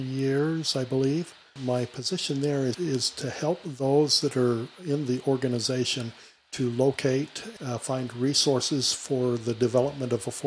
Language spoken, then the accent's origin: English; St. George, Utah, United States; Well, I was born and raised here in St. George.